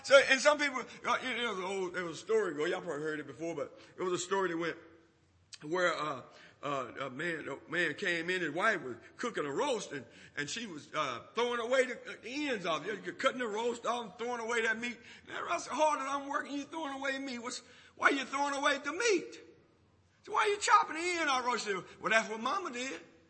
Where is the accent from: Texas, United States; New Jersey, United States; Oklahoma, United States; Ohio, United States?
Texas, United States; Hempel; I'm from Hempel, Texas. Let me tell you that. I'm Hempel. Every funeral I went to was a homegoing celebration. Growing up in Baptist church, good people.